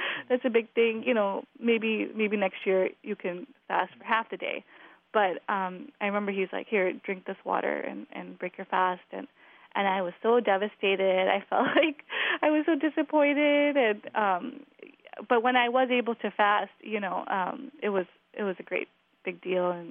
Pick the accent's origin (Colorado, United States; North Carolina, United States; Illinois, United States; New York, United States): Illinois, United States; Glendale Heights